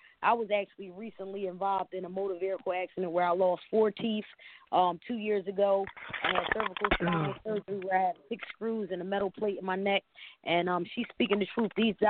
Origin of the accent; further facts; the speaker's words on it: Philadelphia, Pennsylvania, United States; now in Delaware, United States; I'm calling from Delaware, originally from Philadelphia.